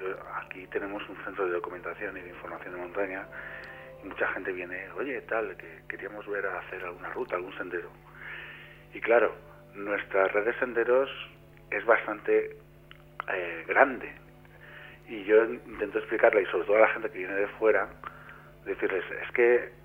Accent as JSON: {"language": "Spanish", "town": "La Nucía", "region": "Valencian Community", "country": "Spain", "said": "Yo personalmente, yo soy de la Nucía, mi familia"}